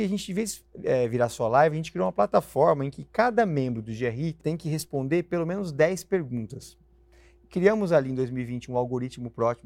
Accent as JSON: {"language": "Portuguese", "country": "Brazil", "said": "Eu sou brasileiro, sou o CEO global da operação, mas é uma coincidência, porque no fundo a empresa acaba sendo uma empresa internacional."}